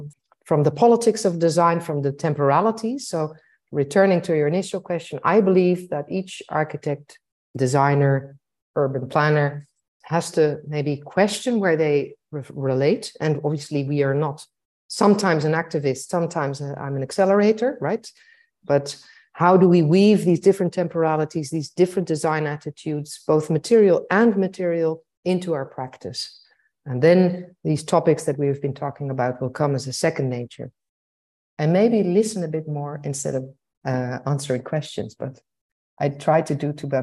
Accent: Baghdad, Baghdad Governorate, Iraq; also born or lived in Africa; I didn't grow up in the Netherlands. I grew up in Africa, in Baghdad later on.

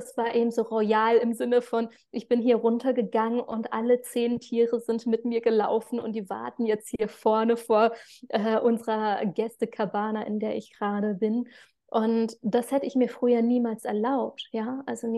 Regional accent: Rhineland, Germany; Vielleicht für diejenigen, die es wichtig finden, woher komme ich? Ursprünglich aus dem Rheinland

